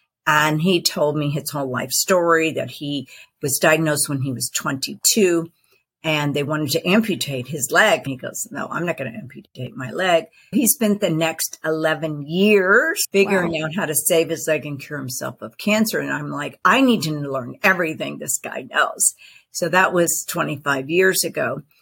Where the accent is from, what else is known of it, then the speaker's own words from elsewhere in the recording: Texas, United States; First of all, I grew up in Texas, and my mother was all about feeding us naturally.